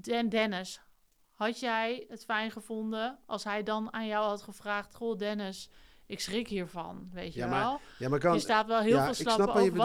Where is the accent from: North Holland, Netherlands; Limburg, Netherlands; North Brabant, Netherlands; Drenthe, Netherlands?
North Holland, Netherlands; Amsterdam; Ik kom uit Amsterdam